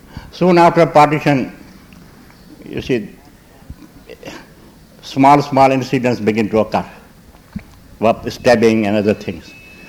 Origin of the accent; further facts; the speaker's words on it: Pakistan; We thought that because the name of our country was Pakistan, that means the purity.